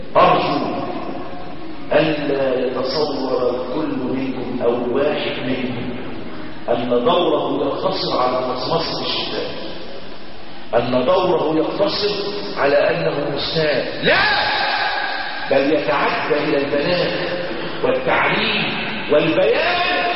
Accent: Egypt

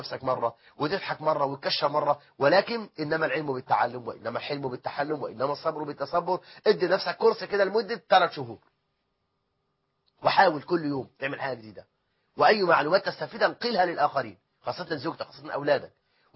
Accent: Egypt; بلدنا مصر

